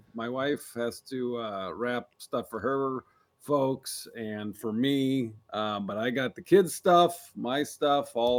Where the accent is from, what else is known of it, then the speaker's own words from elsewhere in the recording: Omaha, Nebraska, United States; I'm from Omaha, and around either Thanksgiving or Christmas, I usually get asked to be on the show there.